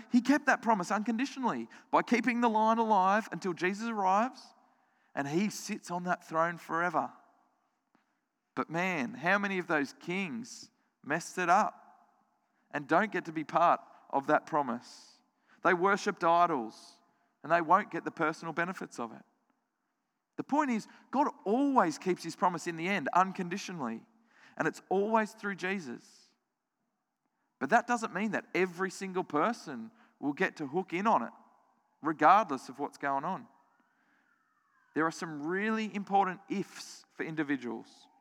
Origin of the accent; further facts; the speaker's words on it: Australia; I'm an Australian citizen. I was born an Australian citizen.